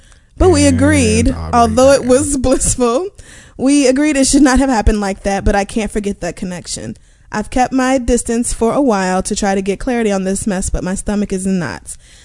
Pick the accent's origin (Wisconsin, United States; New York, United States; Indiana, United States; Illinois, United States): Illinois, United States; Chicago; I'm 22. I'm from Chicago.